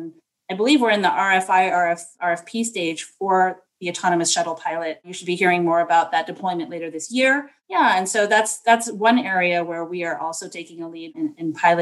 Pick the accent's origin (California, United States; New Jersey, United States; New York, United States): California, United States; San Jose; I grew up in San Jose, and we had then Mayor Norman Mineta